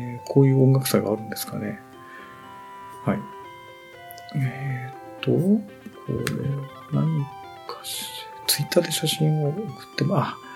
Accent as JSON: {"language": "Japanese", "town": "Izumo", "region": "Shimane", "country": "Japan", "said": "私が出身が出雲だったんで、まあ帰省、実家に帰省した時に"}